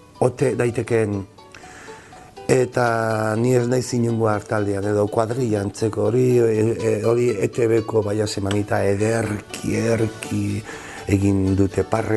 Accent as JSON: {"language": "Basque", "town": "Pamplona", "region": "Navarre", "country": "Spain", "said": "horretakoa eta izan naiz, Iruñakoa izan bai naiz."}